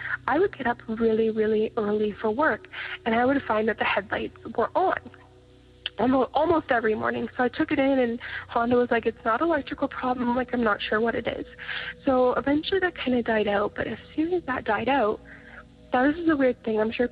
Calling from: Canada; I am from Canada

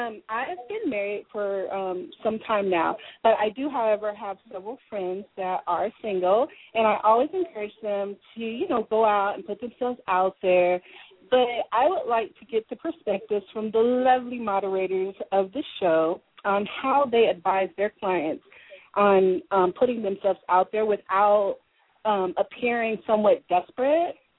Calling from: Austin, Texas, United States; I'm calling from Austin, Texas.

